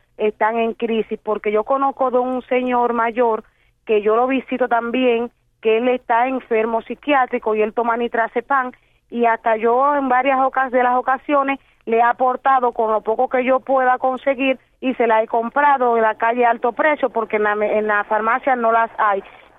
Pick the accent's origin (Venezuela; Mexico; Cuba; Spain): Cuba; soy una ciudadana cubana y vivo aquí en Palma Soriano. A pesar de vivir aquí en una zona rural